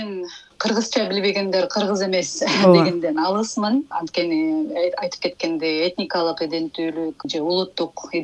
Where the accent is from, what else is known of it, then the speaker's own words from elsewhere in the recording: Bishkek, Kyrgyzstan; мен билимди мектепте жалаң кыргызча алгам, бирок Бишкекте чоңойдум.